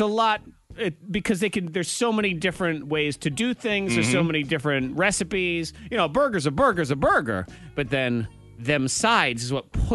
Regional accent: United States; That's because I'm an American.

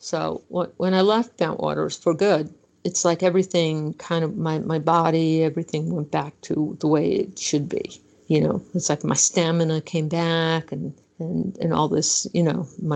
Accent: New York, United States; I grew up in New York.

